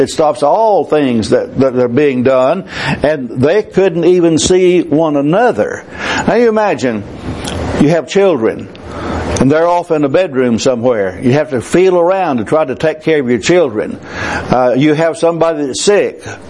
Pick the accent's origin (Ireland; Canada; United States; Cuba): United States; Gladewater, Texas; When I grew up in Gladewater, Texas, every year there would be a lot of crickets, and the crickets would be by the thousands.